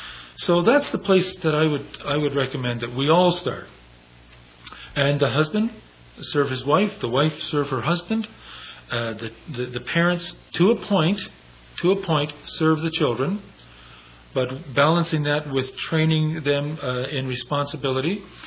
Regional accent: Toronto, Ontario, Canada; My parents were separated when I was 3 months old. I was raised in Toronto by my mother, though my father was alive until I was 13.

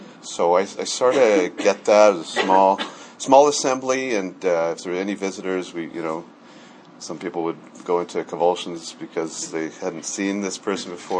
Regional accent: British Columbia, Canada; I came from Northern BC, okay, so when I say BC, often people think, oh, Vancouver, no snow

